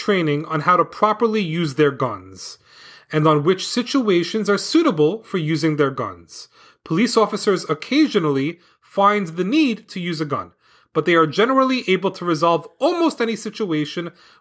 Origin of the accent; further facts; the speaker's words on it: Berlin, Germany; also born or lived in Los Angeles, United States; and I am from Berlin, Germany, but I was actually born in Los Angeles.